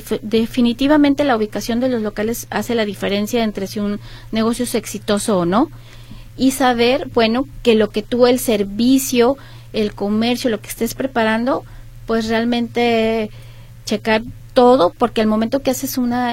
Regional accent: Tlaquepaque, Jalisco, Mexico; yo crecí en Tlaquepaque, entonces pues por eso lo amo con todo mi corazón.

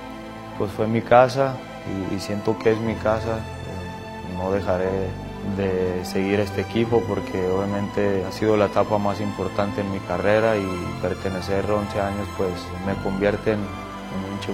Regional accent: Mexico; saber que como mexicanos tenemos ese potencial

